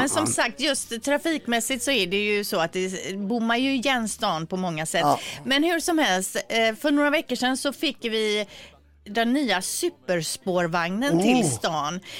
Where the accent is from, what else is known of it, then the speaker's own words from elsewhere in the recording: Gothenburg, Västra Götaland County, Sweden; Och det är ju drömmen som göteborgare att ha en egen spårvagn.